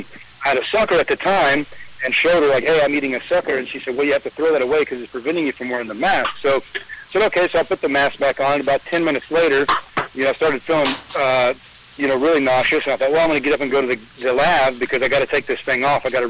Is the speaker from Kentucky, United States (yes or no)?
yes; Elizabethtown, Kentucky, United States; I'm from Elizabethtown, Kentucky.